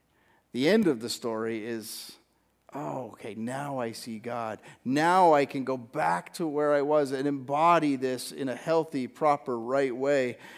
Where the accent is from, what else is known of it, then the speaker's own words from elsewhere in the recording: Cambridge, Ontario, Canada; I grew up in the Hespeler part of Cambridge, and we were within nose shot of an oil refinery.